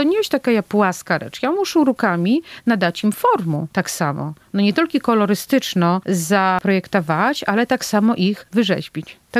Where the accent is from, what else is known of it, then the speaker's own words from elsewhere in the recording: Podlaskie Voivodeship, Poland; chacia to je filcowanie nie było tak nikoli popularne u nas na Padlasze, pracza walonką.